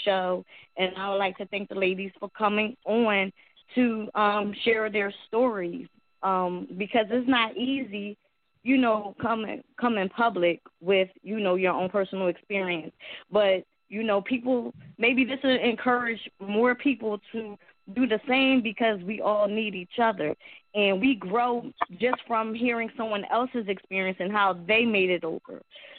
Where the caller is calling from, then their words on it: Philadelphia, Pennsylvania, United States; I'm calling from Philadelphia.